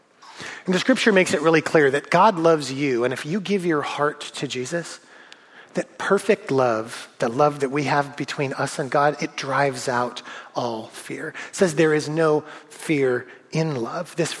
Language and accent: English; California, United States; now in Sherwood, United States; I saw a gopher over there once and I'm from California, so that's wilderness. When I moved out to Sherwood, like, I wasn't used to like some things that people in Oregon are very used to.